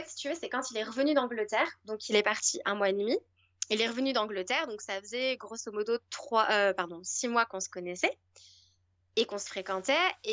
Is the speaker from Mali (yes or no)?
no; France; moved away as an adult; now in Queenstown, New Zealand; bah moi je suis française